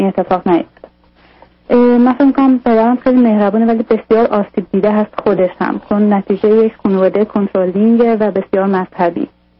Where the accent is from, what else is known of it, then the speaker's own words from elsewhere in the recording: Iran; moved away as an adult; now in Europe; بعد در واقع من از ایران اومدم به اروپا جایی که شوهرم حدود 22 ساله داره زندگی میکنه.